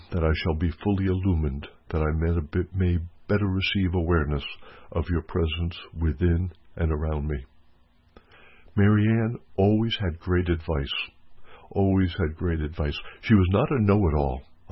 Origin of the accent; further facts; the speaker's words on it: Florida, United States; We're from Florida. We're wearing sandals and no socks.